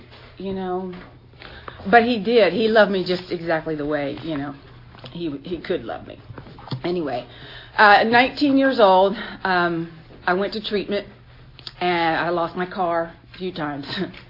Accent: Fort Walton Beach, Florida, United States; born there; But anyway, I was born in Fort Walton Beach in a right next to a little fishing village called Destin.

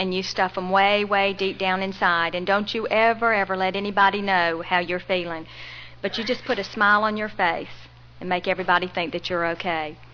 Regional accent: Greenwood, South Carolina, United States; born there; But anyway, I was born in Greenwood, South Carolina, and I was born into a home that was very loving and kind

